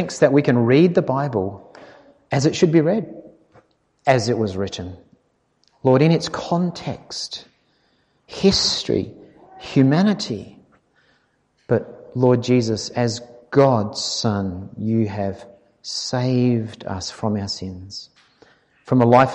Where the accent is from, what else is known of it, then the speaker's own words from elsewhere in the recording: Australia; now in United Kingdom; I grew up in Australia.